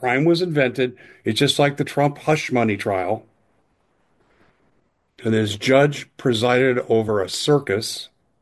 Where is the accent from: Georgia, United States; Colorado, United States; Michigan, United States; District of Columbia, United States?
Colorado, United States; I grew up in Colorado learning in my Colorado history class, both in high school and college